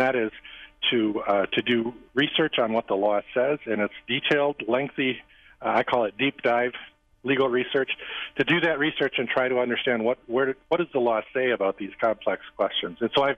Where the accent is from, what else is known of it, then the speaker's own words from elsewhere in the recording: Baraboo, Wisconsin, United States; I grew up in Baraboo, so I'm serving in my hometown.